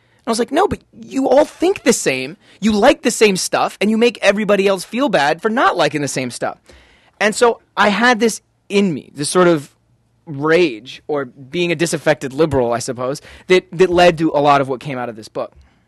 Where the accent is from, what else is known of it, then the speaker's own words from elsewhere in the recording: Toronto, Ontario, Canada; I grew up in Toronto, Canada, in downtown Toronto, and my neighborhood was called Riverdale.